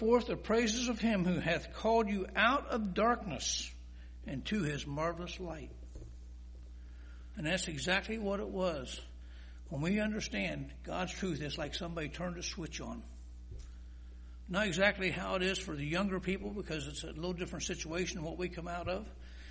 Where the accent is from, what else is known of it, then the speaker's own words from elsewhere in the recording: United States; When we were growing up in America, America, and it still is the land of opportunity.